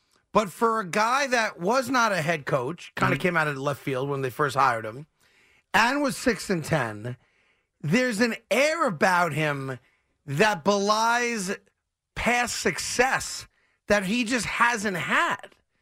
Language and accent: English; New York, United States; I'm also a New Yorker. I want New York teams to do well.